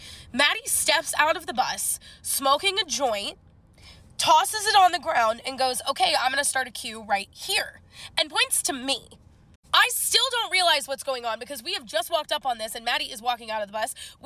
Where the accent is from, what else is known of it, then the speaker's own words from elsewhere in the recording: Illinois, United States; So essentially, I'm from Illinois originally. My aunt lives in O'Fallon, Illinois, which is like right over the St. Louis line.